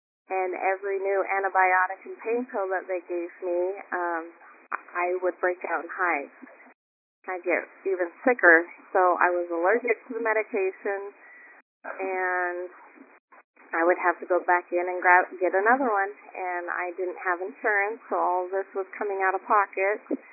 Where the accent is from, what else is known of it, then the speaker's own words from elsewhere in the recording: Pocatello, Idaho, United States; I grew up in Pocatello, Idaho. The water quality there is horrible.